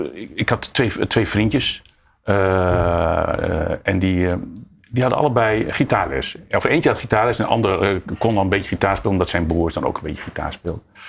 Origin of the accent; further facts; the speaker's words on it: Assen, Drenthe, Netherlands; moved away as an adult; also born or lived in Groningen; Ja, in 1956.